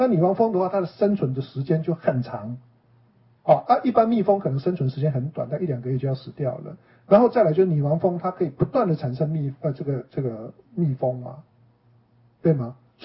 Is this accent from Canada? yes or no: no; China; now in United States; 我们中国人，我小时候都吃那个味素长大的，我从来不知道我吃味素是会有什么问题的。 但是来美国之后